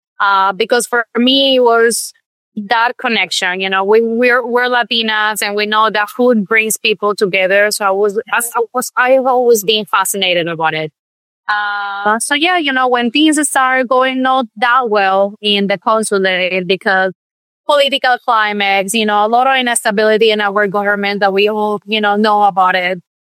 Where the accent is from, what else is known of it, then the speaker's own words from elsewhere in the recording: Barranquilla, Atlántico, Colombia; English is a second language; moved away as an adult; now in New Jersey, United States; So I'm originally from Barranquilla, and I went to school for international relationships and diplomacy. And my dream was to be a consul. So I ended up, you know, working for the Colombian consulate in Manhattan. And that's how I came to this country.